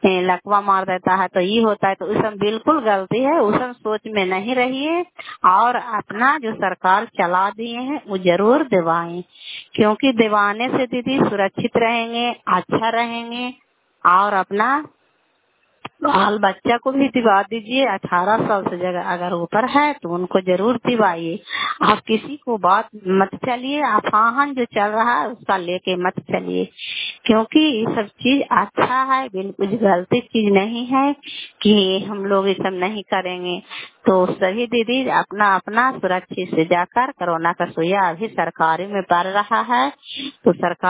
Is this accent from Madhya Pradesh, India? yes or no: no; Kalyanpur, Bihar, India; घर कल्याणपुर वाली, बेलछी पंचायत, प्रखंड चन्नी, जिला ललांदा का निवासी हूँ।